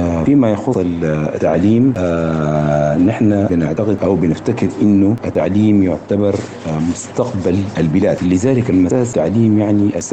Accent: Sudan; نعيش كسودانيين

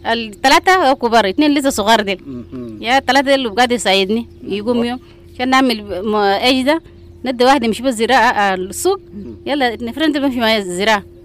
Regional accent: South Kordofan, Sudan; now in Uganda; من أبناء جبال النوبة ياو في الكيم في بورولي.

